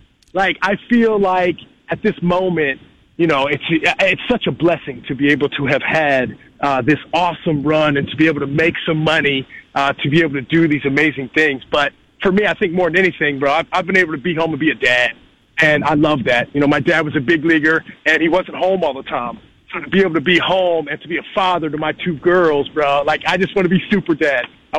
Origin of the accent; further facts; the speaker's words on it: West Virginia, United States; I'm just a little dude. I'm a dude from West Virginia, bro.